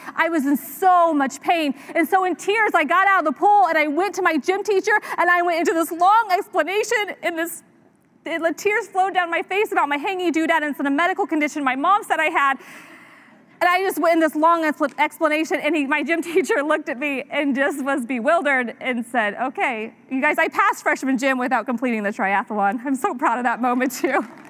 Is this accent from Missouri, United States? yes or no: no; Indiana, United States; I was raised in Indiana, and we had to complete a triathlon to pass freshman gym.